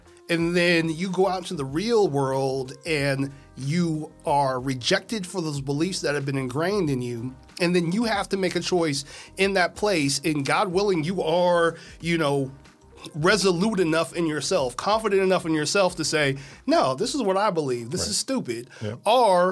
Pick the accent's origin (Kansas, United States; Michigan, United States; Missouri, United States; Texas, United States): Kansas, United States; in regard to my experiences, you know, growing up in Kansas.